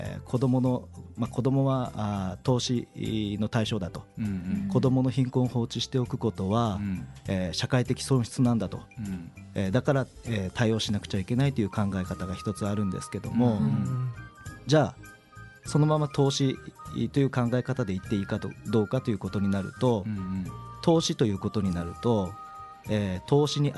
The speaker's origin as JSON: {"language": "Japanese", "town": "Hyuga", "region": "Miyazaki", "country": "Japan", "said": "私は宮崎県の日向市というところの出身なんですが、"}